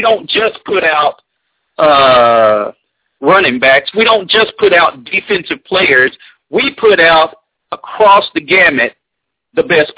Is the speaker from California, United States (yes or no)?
no; Tennessee, United States; high school football in Florida because, like you said, I'm from Tennessee